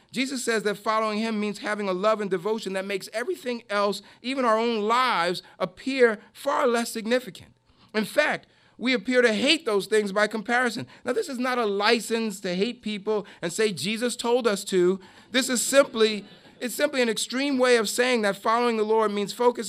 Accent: New York, United States; now I'm saying, did you hear that I'm from New York?

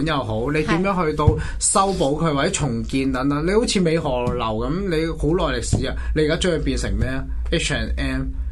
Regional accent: Hong Kong; 對於我哋香港人係一個叫做唔好

